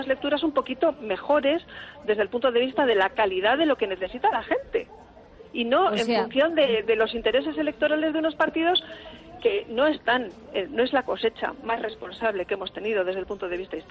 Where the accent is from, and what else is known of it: Spain